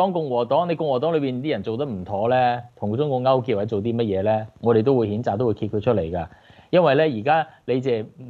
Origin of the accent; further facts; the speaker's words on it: China; 尤其我哋中國人嘅面孔咧